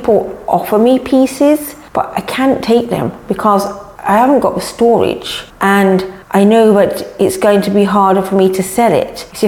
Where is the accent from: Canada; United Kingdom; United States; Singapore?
United Kingdom; Scotland; also born or lived in England; now in Ireland; I'm English. I grew up in Scotland. I've been in East Clare for 30 years. Just came to have a look, actually, and stayed. And I live up in Flagman.